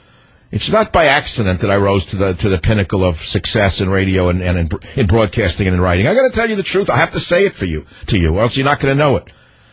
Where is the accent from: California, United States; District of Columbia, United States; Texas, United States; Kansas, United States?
California, United States; San Francisco; KSFO in my hometown of San Francisco, Rebecca.